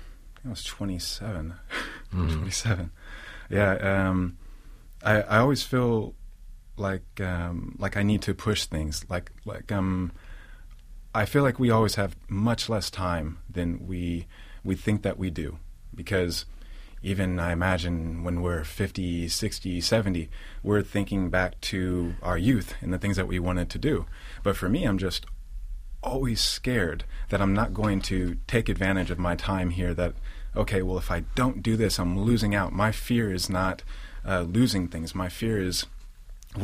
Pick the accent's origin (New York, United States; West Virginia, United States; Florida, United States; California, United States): California, United States; Hayward; also born or lived in Berkeley / Oakland / Castro Valley; So I grew up largely in Hayward, but you know, I'm born in Berkeley and lived in Oakland and Castro Valley and moved all over the East Bay.